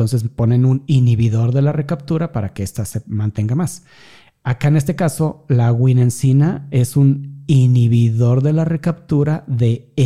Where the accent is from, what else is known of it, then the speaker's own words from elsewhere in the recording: Mexico; Como sociedad mexicana, el que más usamos es el chile, ¿no?